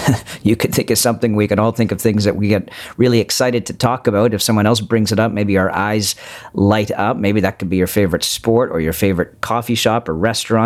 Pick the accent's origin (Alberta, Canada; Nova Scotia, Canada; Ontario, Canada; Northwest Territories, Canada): Nova Scotia, Canada; Cole Harbour; I grew up in Cole Harbor where Sidney was from